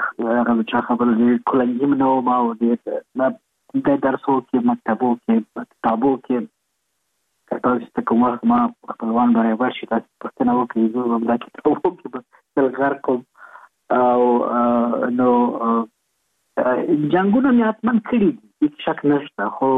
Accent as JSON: {"language": "Pashto", "region": "Kabul", "country": "Afghanistan", "tie": "born or raised there", "said": "کابل یو کله چې زه کوچنی وم کوم چا ویلي وو چې کابل یو ملکوتي ښار."}